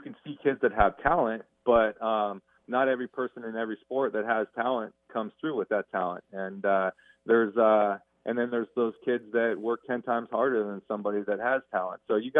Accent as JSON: {"language": "English", "region": "California", "country": "United States", "tie": "born or raised there", "said": "So I grew up here in California, and the water temperature is fairly warm in the ocean, but it's not 80 degrees, which I really like at the pool."}